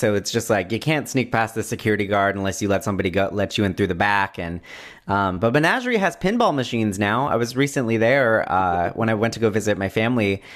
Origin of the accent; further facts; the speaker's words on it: Moreno Valley, California, United States; And I had, you know, stayed in the same hometown for, shoot, like 16 years at that point, Moreno Valley.